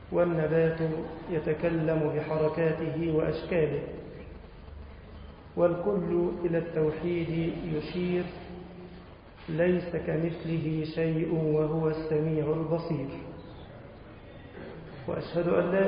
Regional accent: Egypt; اللهم أمن بلدنا مصر الفتن ما ظهر منها وما بطن

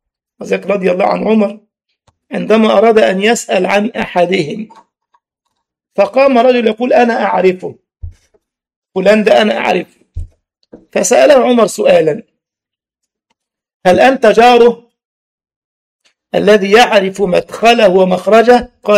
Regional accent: Cairo, Cairo Governorate, Egypt; مقابر الامام الشافعي عندنا في القاهرة

